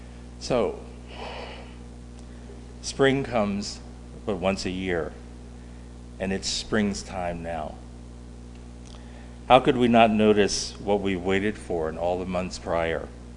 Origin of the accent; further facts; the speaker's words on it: Atlantic City, New Jersey, United States; I grew up in Atlantic City, New Jersey, in the African American community and in the Black church.